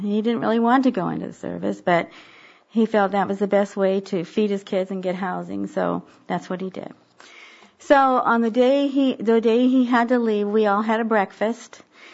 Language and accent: English; Texas, United States; You know, my mom's from Texas. I'm from Texas.